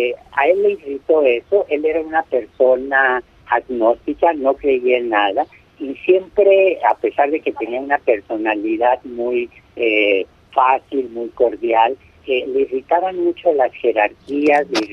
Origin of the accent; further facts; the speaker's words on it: Tijuana, Baja California, Mexico; born there; se supone que nací en Tijuana